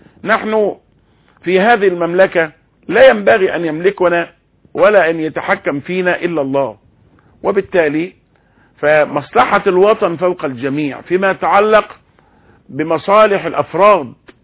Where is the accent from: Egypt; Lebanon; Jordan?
Egypt; أننا كمصريين